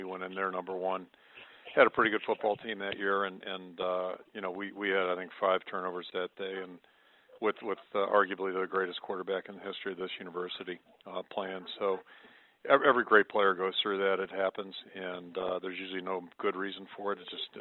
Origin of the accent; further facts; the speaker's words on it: Pittsburgh, Pennsylvania, United States; I grew up in Pittsburgh and came out here